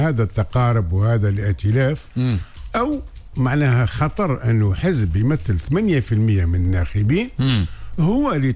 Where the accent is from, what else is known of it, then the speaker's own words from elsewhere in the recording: Tunisia; معنى أتعس أشكال التوافق هو اللي صار عندنا في تونس.